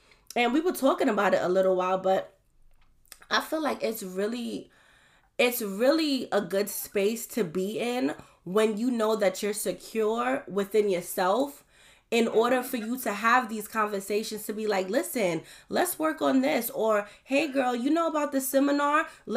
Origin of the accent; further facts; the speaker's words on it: New York, United States; growing up in Crown Heights, Brooklyn, like, I loved me a hood nigga.